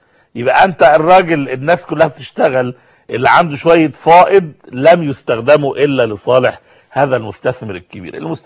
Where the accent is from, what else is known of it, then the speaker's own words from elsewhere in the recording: Egypt; إن ممكن حد عندنا في مصر هنا يمكن النموذج ده واضح جدا